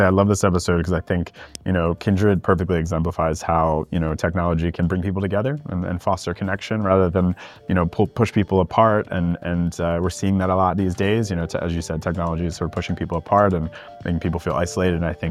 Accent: United States; now in London, United Kingdom; my partner's from Mexico City and I'm from the States and we live in London.

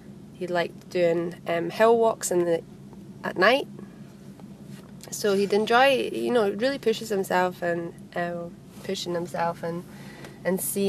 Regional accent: Fife, Scotland, United Kingdom; I'm from Fife.

